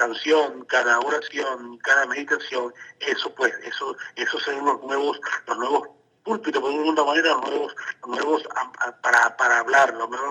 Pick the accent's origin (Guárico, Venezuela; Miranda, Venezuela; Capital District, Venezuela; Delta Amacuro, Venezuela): Guárico, Venezuela; Calabozo; Canto, hago canciones para mi gente de Venezuela igual, apoyándolos a ellos, a mí específicamente en mi pueblo Calabozo.